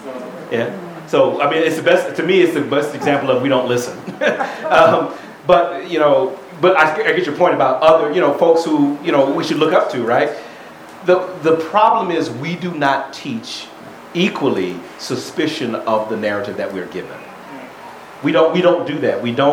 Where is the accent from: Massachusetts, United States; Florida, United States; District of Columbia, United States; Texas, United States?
District of Columbia, United States; Washington; Now, I grew up in Washington, D.C. So I grew up in an African-American community in Washington, D.C., who naturally is deeply suspicious in the shadow of liberty.